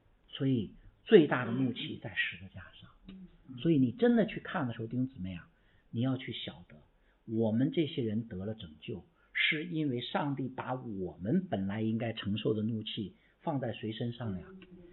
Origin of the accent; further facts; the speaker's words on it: China; 我们中国人管教孩子的时候一般是怎么样子？